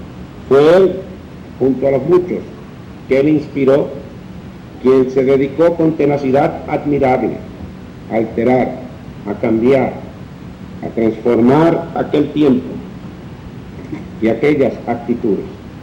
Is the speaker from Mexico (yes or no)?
no; Puerto Rico; como gobernador del Estado Libre Asociado de Puerto Rico, como puertorriqueño orgulloso de su labor